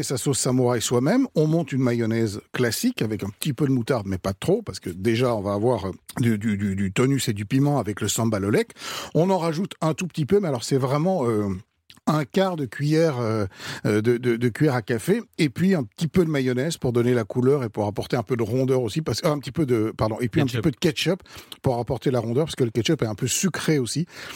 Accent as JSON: {"language": "French", "country": "Belgium", "said": "Cette sauce samouraï, elle est née chez moi, en Belgique."}